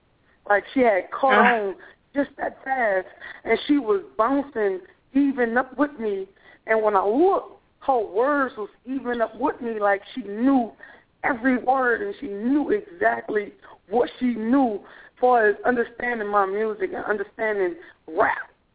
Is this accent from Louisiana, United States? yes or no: yes; New Orleans, Louisiana, United States; I'm from New Orleans, so it was a different culture of music for the hip-hop concern of it.